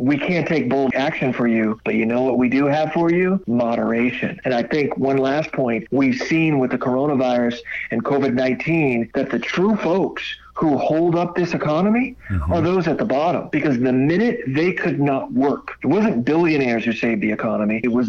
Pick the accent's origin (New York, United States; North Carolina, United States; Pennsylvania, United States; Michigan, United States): North Carolina, United States; two members of Congress from the state of North Carolina, my home state